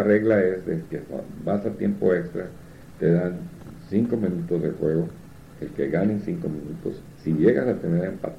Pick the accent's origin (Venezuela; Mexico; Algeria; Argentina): Mexico; Mexicali, Baja California; also born or lived in Calexico; Yo venía de Calexico y una vez dieron Calexico y le dije, oye, yo soy de Calexico, sí, salí de la high school de Calexico, pero yo no soy de Calexico, soy de Mexicali